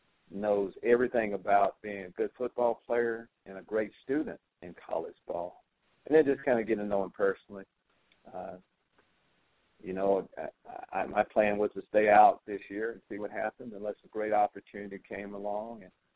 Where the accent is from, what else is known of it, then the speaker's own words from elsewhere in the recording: Texas, United States; I'm from Texas. I make that known most of the time. We have Texas ties.